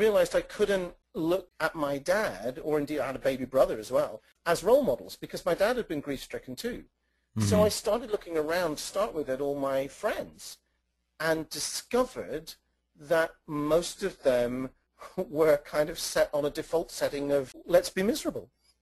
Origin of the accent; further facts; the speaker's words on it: United Kingdom; there we were in England. You listeners can probably tell I'm British, in the 1970s